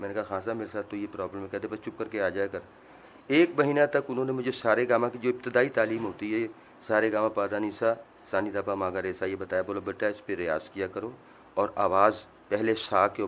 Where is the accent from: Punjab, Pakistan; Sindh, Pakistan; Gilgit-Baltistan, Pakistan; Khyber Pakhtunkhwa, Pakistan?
Sindh, Pakistan; Hyderabad; born there; میری پیدائش حیدرآباد سندھ سے ہے. حیدرآباد سندھ میں پیدا ہوا. میں ایک غریب گھرانے سے تعلق رکھتا ہوں.